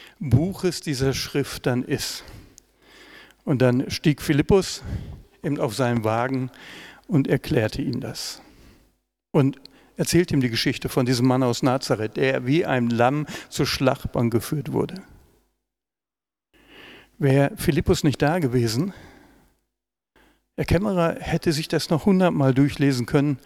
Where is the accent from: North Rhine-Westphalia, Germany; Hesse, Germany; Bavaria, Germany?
North Rhine-Westphalia, Germany; ich komme aus dem Pott, im Endeffekt alles kleine Dörfer.